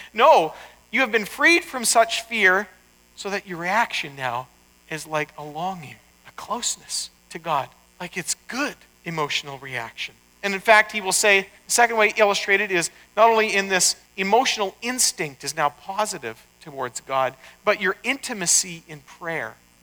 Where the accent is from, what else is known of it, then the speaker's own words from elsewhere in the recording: Canada; I instinctively read Canadian history that went back hundreds of years as my history as a Canadian, right?